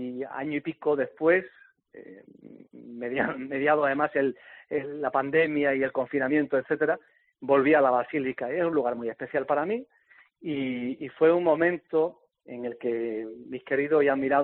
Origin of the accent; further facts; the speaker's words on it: Granada, Andalusia, Spain; moved away; Yo soy un enamorado de Granada, de mi tierra, y soy un emigrante de Granada.